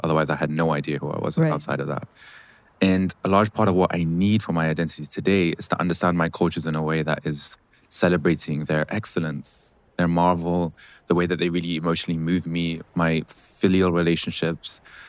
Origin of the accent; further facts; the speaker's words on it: London, United Kingdom; I grew up in the West, in London, being a minority, multicultural Muslim boy in London.